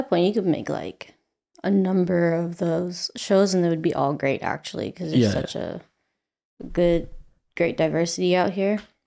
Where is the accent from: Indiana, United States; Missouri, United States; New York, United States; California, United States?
California, United States; Long Beach; Yes, I'm from Long Beach, Southern California. So from LA, it's like 30, 40 minute drive with no traffic. Born and raised